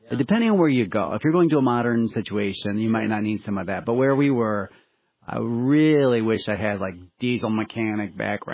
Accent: Ohio, United States; also born or lived in Africa; My parents were missionaries in Africa when I was born, and all growing up in Ohio, I had a real burden for primitive missions

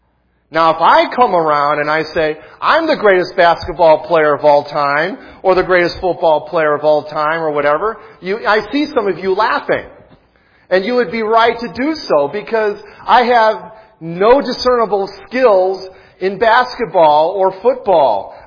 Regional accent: Chicago, Illinois, United States; And that's not just because I'm from Chicago, but because I truly do think he's the greatest.

